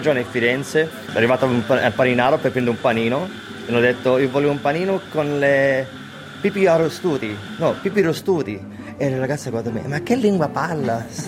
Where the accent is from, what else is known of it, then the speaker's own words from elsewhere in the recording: Mildura, Victoria, Australia; born there; Italian is a second language; also born or lived in Florence; Sì, sono nato a Mildura. I miei genitori, tutti i due dei miei genitori venivano a Calabria, nato là. E io ho fatto quanto anni? Ho fatto quasi 10 anni in Italia, a Firenze.